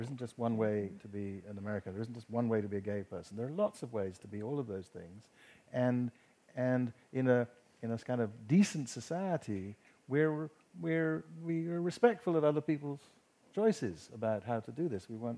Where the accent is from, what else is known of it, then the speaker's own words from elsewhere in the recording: Kumasi, Ashanti, Ghana; I'm still connected to the street that I grew up in Kumasi.